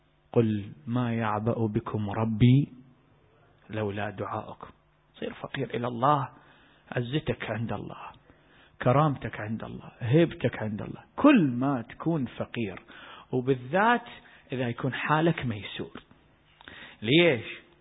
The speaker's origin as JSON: {"language": "Arabic", "country": "Iraq", "said": "يسمونها عندنا بالعراق باللغة حسجه"}